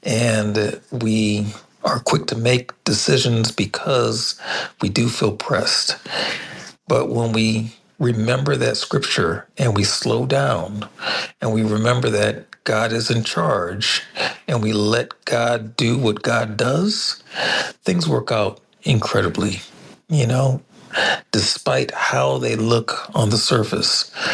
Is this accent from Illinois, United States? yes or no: no; Tacoma, Washington, United States; and I'm hailing from Tacoma, Washington